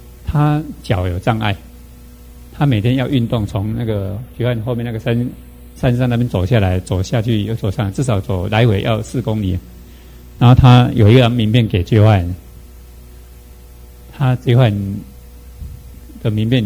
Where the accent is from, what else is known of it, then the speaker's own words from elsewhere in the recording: Taiwan; 但是我们中国人、台湾人、华人哦，都很依赖这个的